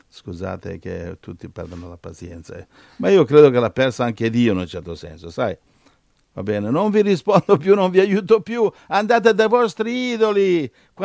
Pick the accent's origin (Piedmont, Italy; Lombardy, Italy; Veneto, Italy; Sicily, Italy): Lombardy, Italy; Lei viene e vengo dalla Lombardia.